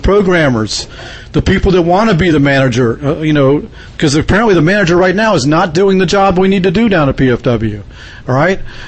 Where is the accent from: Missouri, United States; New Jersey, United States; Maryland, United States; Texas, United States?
Maryland, United States; Wheaton; from Wheaton, Maryland.